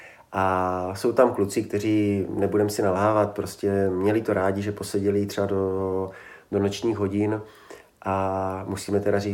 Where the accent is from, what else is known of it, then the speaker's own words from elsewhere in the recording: Olomouc, Olomouc Region, Czechia; myslím si, že je z Olomouce, já jsem byl z Olomouce